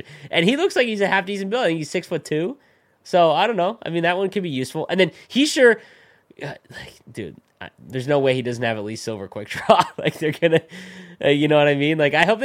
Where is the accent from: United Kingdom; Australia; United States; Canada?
Canada; As a Canadian, like Jordan Eberle is a fine pick.